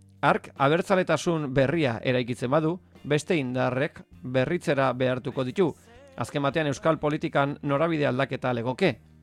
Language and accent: Basque; Spain; Beti bilatu izan dut Espainian bakea egotea, eta ni espainiarra naiz.